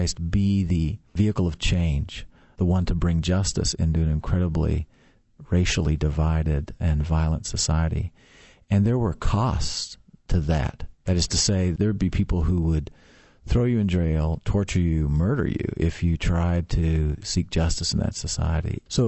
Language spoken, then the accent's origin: English; Sacramento, California, United States; I am a product of California. I grew up in California, a nice little suburb in Sacramento, California.